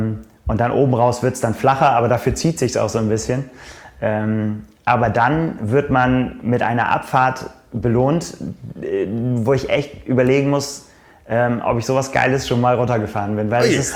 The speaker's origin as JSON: {"language": "German", "region": "Northern Germany", "country": "Germany", "said": "Als Norddeutscher muss man immer vorsichtig sein, was man als Berg bezeichnet und was nicht."}